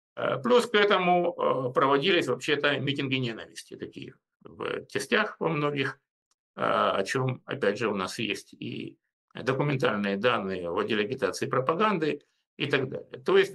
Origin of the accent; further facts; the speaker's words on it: Rostov-on-Don, Rostov Oblast, Russia; в моем родном городе Ростове-на-Дону